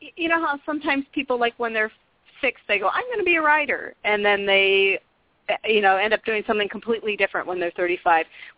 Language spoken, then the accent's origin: English; Falmouth, Maine, United States; I'm from Falmouth, Maine. I'm here in Falmouth right now. I love Maine.